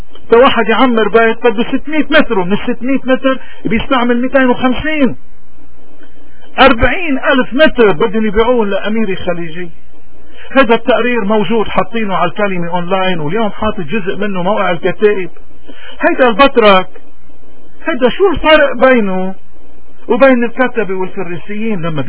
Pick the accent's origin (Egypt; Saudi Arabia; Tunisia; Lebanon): Lebanon; نحن اصدقائنا نفهم عليهم بيتفهموا معنا، بس اصدقائنا نحن وقت اللي بتكون مصلحتنا كلبنانيين ومصلحته نحن ما فينا الا ناخد مصلحتنا.